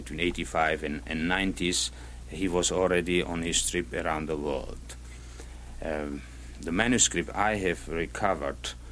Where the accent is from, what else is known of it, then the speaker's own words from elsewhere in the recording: Czechia; English is a second language; now in United States; Since I'm from Czechoslovakia, I was quite excited